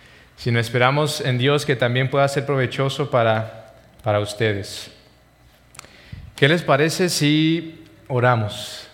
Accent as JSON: {"language": "Spanish", "town": "El Paso", "region": "Texas", "country": "United States", "said": "Efectivamente, venimos de El Paso, Texas"}